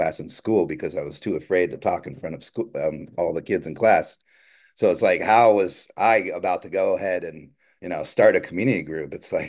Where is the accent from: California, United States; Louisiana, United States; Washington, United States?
California, United States; Los Angeles; where I grew up in my hometown of Los Angeles, California.